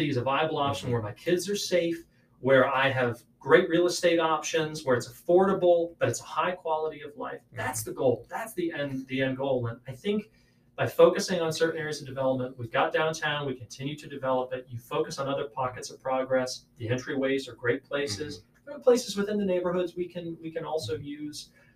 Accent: Ohio, United States; Well, but, growing up in Ohio, familiar with potholes.

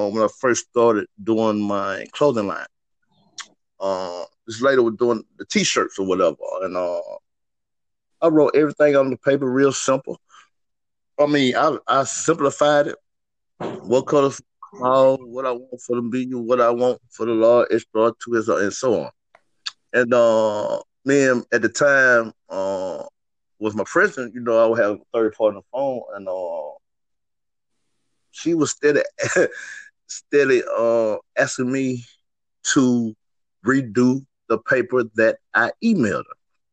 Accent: Columbia, Mississippi, United States; I campaign where I'm from Columbia, Mississippi, a nice little town out there far from Mississippi State.

